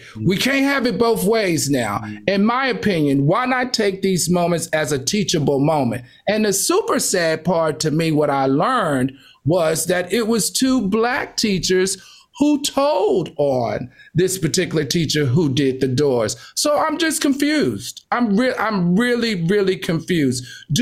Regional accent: the South, United States; I grew up in the South.

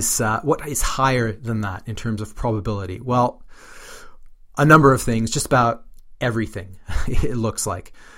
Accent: Canada; So I grew up in Canada for the most of my youth, formative years.

